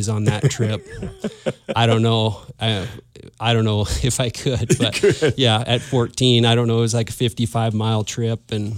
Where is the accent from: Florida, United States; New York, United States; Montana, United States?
Montana, United States; Whitefish; Growing up in Whitefish, I had just a great experience. I loved the Whitefish schools.